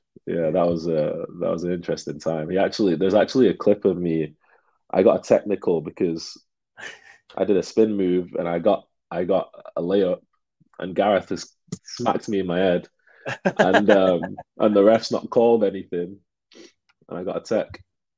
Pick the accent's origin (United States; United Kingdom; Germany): United Kingdom; Manchester, North West England; when I was growing up in Manchester, I kind of learned what real hard work was like